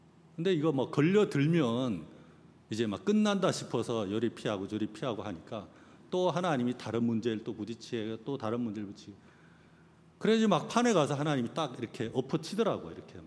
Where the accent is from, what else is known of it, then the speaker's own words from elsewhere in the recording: Gangwon, South Korea; 저 고향이 강원도인데 강원도로 날랐어요